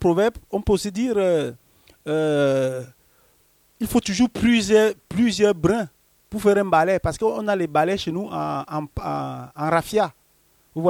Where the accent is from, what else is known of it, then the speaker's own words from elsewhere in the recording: Cameroon; ça c'est un souvenir très très marquant par rapport à mon passage, mon enfance au Cameroun